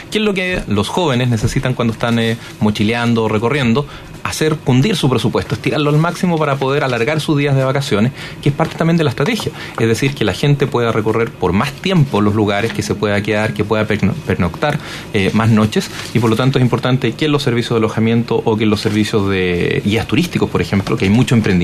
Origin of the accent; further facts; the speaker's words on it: Chile; que como chilenos nos informemos de los lugares